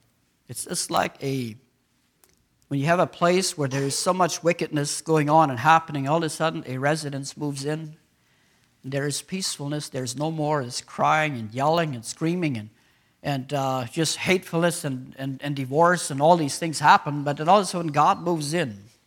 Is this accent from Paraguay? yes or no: yes; Paraguay; I remember when I grew up in Paraguay, we had two incidents.